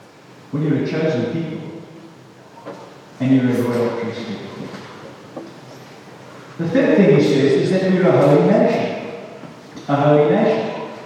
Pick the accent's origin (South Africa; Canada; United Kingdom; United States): South Africa; So who do you think you are? I'm a South African.